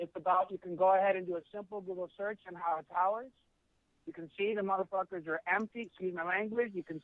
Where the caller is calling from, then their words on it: Orange, California, United States; Oh, it's Orange, California.